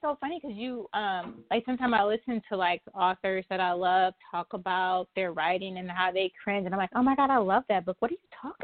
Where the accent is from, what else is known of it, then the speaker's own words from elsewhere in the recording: Detroit, Michigan, United States; I'm from Detroit, and so we had Mexican Village or something, and we used to go down there and hang out